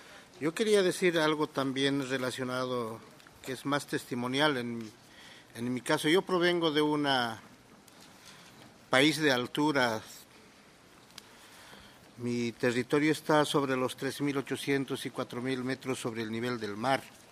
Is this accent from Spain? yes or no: no; Bolivia; La tala de árboles fue muy temprano en mi país, al descubrirse las minas de Potosí allá por los años 1540 hasta el 70